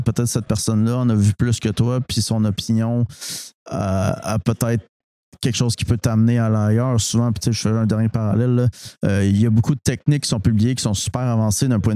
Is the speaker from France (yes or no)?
no; Montréal-Est, Quebec, Canada; j'ai grandi à Montréal-Est dans un milieu pas nécessairement. C'est très, très, très fortuné. J'ai grandi avec les gens dans la rue.